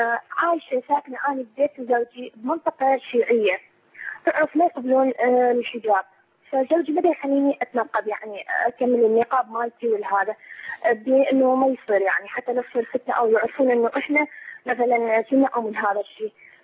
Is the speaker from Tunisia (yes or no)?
no; Iraq; أنا من العراق ومحجبة، وإن شاء الله يعني شوية داخلة بالدين أكثر، فأريد أتثقف، وعايشة ساكنة أنا ببيت زوجي بمنطقة شيعية،